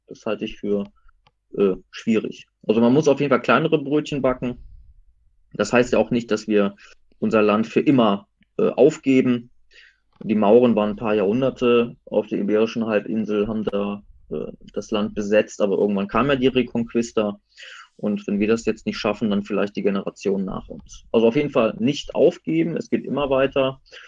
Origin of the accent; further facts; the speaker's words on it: West Germany, Germany; oder ich komme aus Westdeutschland